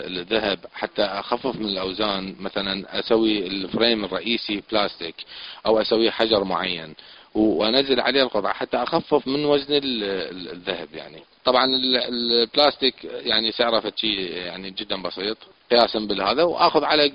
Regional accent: Iraq; احنا نبقى عراقيين وكلنا نحب العراق

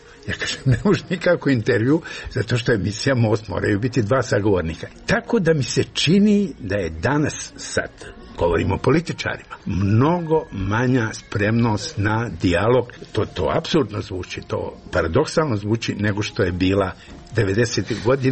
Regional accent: Mostar, Federation of Bosnia and Herzegovina, Bosnia & Herzegovina; nagrada koju dobijam u mom rodnom gradu

